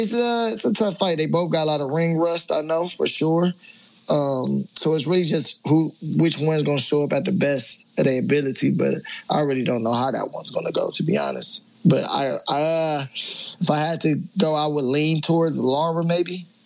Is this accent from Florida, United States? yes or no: no; Toledo, Ohio, United States; I'm from Toledo, Ohio.